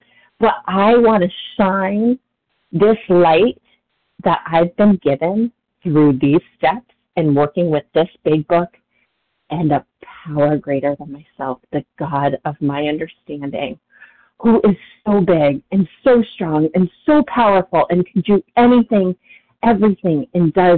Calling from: Massachusetts, United States; recovered compulsive overeater, calling from Massachusetts.

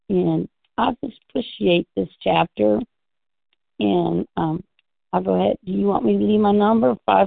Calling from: Missouri, United States; I'm calling from Missouri at Central Time.

